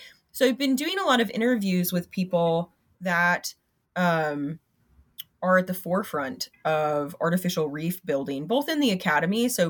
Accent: Florida, United States; I'm from Florida

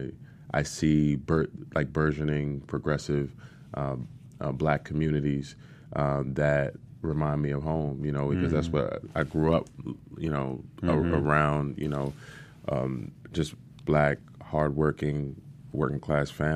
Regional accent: Washington, District of Columbia, United States; born there; I was born in Washington D.C.

